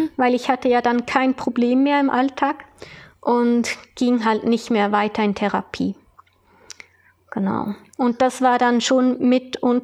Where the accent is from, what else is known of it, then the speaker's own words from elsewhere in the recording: Switzerland; Ich komme aus der Schweiz und bin aber in Karlsruhe zu einer Therapeutin